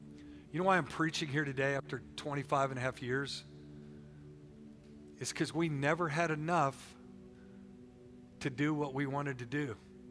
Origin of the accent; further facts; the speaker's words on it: Oklahoma, United States; How about them apples? We're from Oklahoma. That's good grammar.